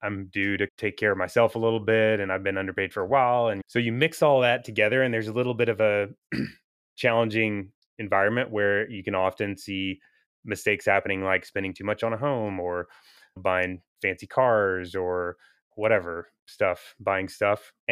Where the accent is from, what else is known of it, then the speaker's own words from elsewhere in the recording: Kentucky, United States; Yeah, for the most part. I'm from Woodford County. If anybody drinks bourbon, I'm from where Woodford Reserve is made or whatever, distilled, I guess.